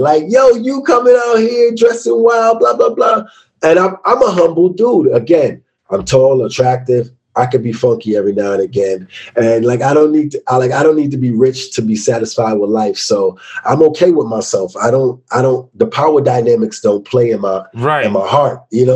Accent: New York, United States; Now, I'm from New York.

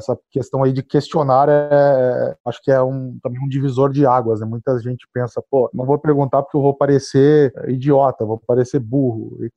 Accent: Porto Alegre, Rio Grande do Sul, Brazil; now in Florianópolis, Brazil; eu nem tô no eixo Rio-São Paulo, eu tô em Florianópolis. Eu sou gaúcho, na verdade, né? Tô de Porto Alegre.

